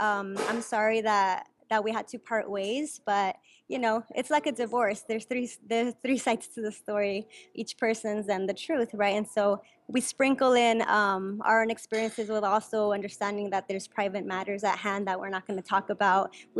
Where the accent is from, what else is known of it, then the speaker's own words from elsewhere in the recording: Los Angeles, California, United States; my own experience as a Chicana woman growing up in Los Angeles